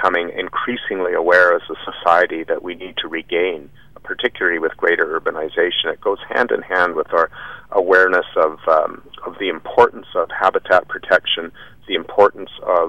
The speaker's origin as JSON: {"language": "English", "town": "Vancouver", "region": "British Columbia", "country": "Canada", "tie": "born or raised there", "said": "like many British Columbians and an increasing number of British Columbians, I grew up in an urban area. I grew up in Vancouver"}